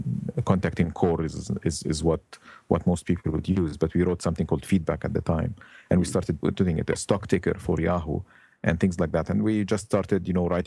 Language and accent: English; Alexandria, Alexandria Governorate, Egypt; now in Canada; I'm originally from Alexandria, Egypt, but I've been living in Canada for a long time now.